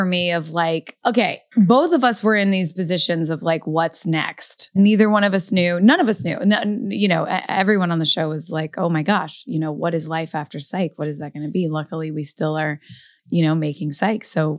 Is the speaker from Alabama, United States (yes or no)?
no; Louisville, Kentucky, United States; was from reading this book that had been actually recommended to me by a friend from Louisville in my hometown.